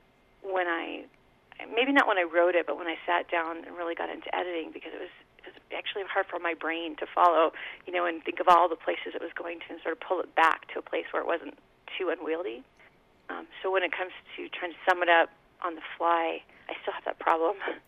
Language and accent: English; Los Angeles, California, United States; also born or lived in Minnesota; now in Santa Fe, United States; And we've been, I grew up in Los Angeles.